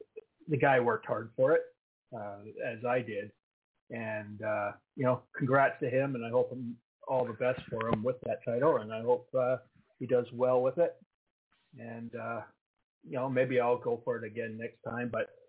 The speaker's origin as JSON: {"language": "English", "town": "Calgary", "region": "Alberta", "country": "Canada", "tie": "born or raised there", "lives_now": "Nanaimo, Canada", "said": "I grew up in Calgary. I spent a lot of my time in Calgary."}